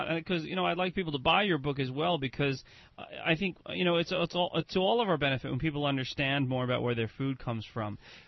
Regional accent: New Jersey, United States; now in Jersey City, United States; I live up in Jersey City, but I've known about Fiore's since, I was 22, because I'm from North Jersey in general, but I wasn't as close. I was in Essex County.

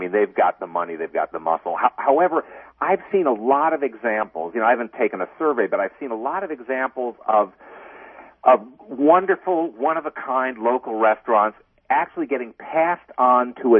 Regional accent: Chicago, Illinois, United States; You know, I grew up in Chicago and I grew accustomed to great Italian beef sandwiches, which is a real Chicago thing.

